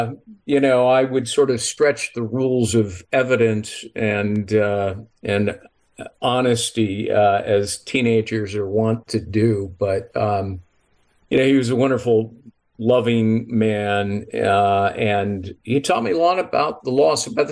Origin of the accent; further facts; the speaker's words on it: Los Angeles, California, United States; Well, I grew up in Los Angeles.